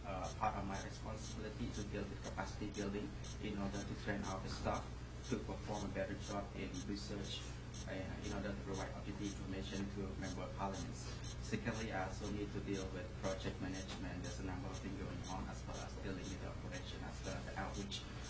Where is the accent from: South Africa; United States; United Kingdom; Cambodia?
Cambodia; English is a second language; I am from Cambodia, and back home I serve a deputy director research for international affairs.